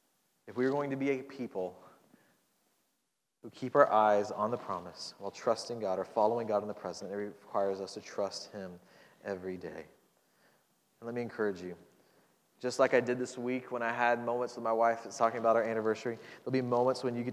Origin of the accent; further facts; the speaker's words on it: Florida, United States; Again, growing up in Florida, the retirement capital of at least our nation, maybe of the world